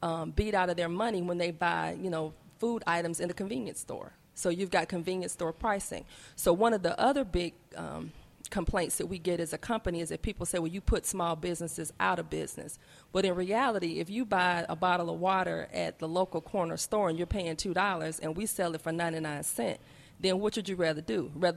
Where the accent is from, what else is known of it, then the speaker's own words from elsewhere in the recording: Atlanta, Georgia, United States; The thing about it is that, and I grew up in Atlanta, and I'm 50, almost 51 years old. In my 50 years and growing up near that area, there was never a grocery store.